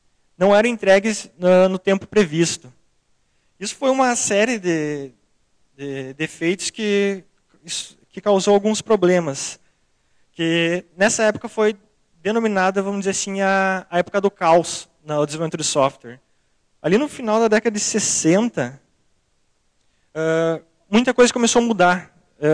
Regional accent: Passo Fundo, Rio Grande do Sul, Brazil; now in Porto Alegre, Brazil; eu sou de Passo Fundo e vim para Porto Alegre no final do ano passado.

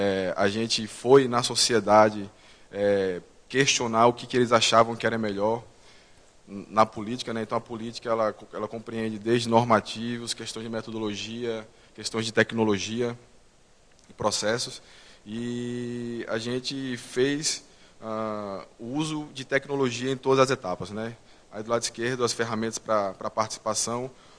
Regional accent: Recife, Pernambuco, Brazil; Eu sou recifense, então estar aqui numa terra tão distante e tão fria é um prazer.

